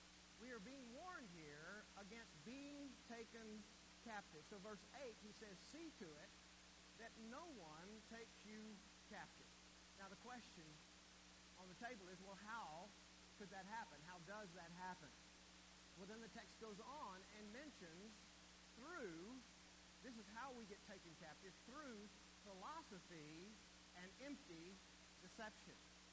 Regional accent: Monahans, Texas, United States; I grew up in West Texas. I don't know if that's a plus or a minus, but way out in West Texas, in a little town called Monahans.

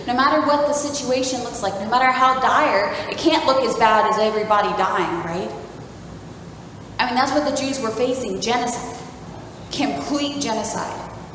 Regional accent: Niceville, Florida, United States; I'm a local, so I call Fort Walton like this whole geographical location. I'm from Niceville.

